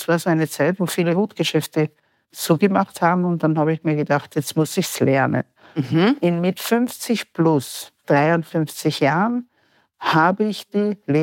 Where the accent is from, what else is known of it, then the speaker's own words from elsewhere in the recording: Gmunden, Upper Austria, Austria; weil ich komme aus Gmunden, das Traunviertel finde ich ja noch schöner